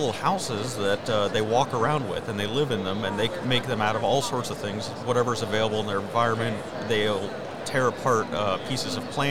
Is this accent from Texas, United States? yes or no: no; Florida, United States; moved away as an adult; now in Tennessee, United States; I'm from Central Florida originally and have lived all over Central and North Florida. Only recently moved to Tennessee